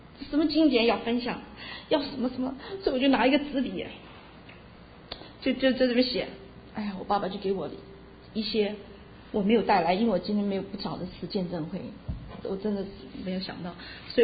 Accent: China; 我就想我们中国人啊，感情很薄，不流露的。

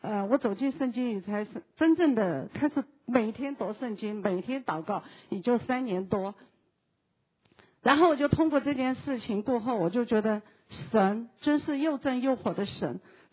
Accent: Meishan, Sichuan, China; 我是来自四川的，就是眉山。眉山可能就是大家不知道，眉山就是讲一个人物吧，苏东坡。对，虽然我长得不太就是文化人，但是出生在文化人的家乡

